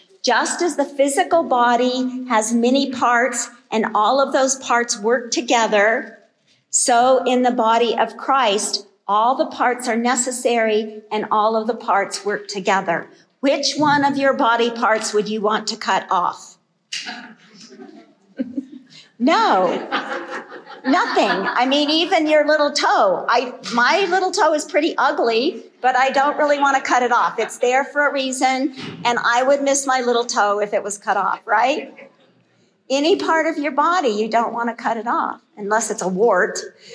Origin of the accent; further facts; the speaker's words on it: Phoenix, Arizona, United States; now in Arkansas, United States; I'm a native Arizona born and raised in Phoenix. My parents retired in Cottonwood.